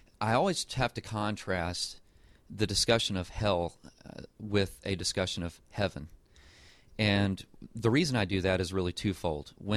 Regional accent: Texas, United States; I grew up in Texas and have a family that has an affinity for Dallas Theological Seminary

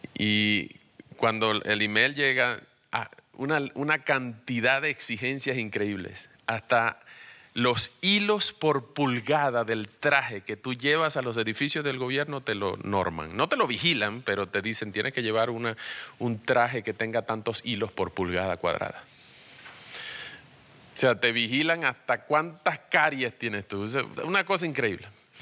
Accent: Venezuela; now in Washington, D.C., United States; yo soy de Venezuela. Desde hace 7 años y medio estoy en Washington, D.C.

